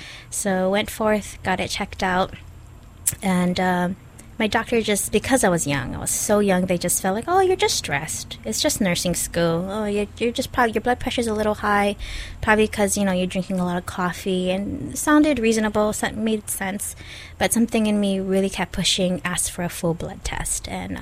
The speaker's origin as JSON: {"language": "English", "town": "Kaneohe", "region": "Hawaii", "country": "United States", "tie": "born or raised there", "said": "I grew up in Kaneohe. I went to Castle High School. I'm a Kaneohe girl, although I'm very mistaken to be a Farrington girl."}